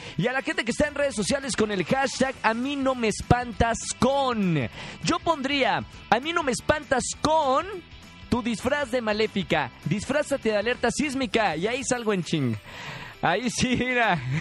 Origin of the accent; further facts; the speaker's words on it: Monterrey, Nuevo León, Mexico; Y eso que no conocen las de Monterrey, de donde soy yo, esas sí vuelan